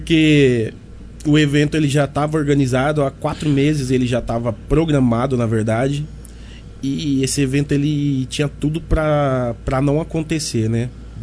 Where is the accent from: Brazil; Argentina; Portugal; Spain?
Brazil; Alagoas; Nós somos de Alagoas, né? Então, o pessoal do Nordeste, a gente.